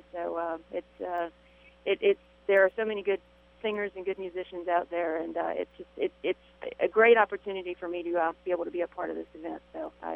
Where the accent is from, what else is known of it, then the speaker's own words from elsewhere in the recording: Rayne, Louisiana, United States; when he learned that I was from Rain, Louisiana, he asked me if I knew what Swamp Pop was, and I was like, are you kidding me? I grew up listening to that.